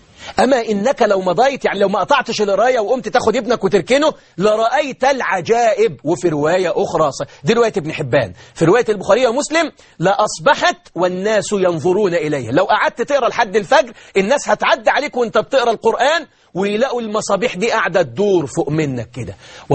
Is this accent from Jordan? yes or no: no; Beheira, Egypt; عندي بلد اسمها إيتاي البارود عندنا في البحيرة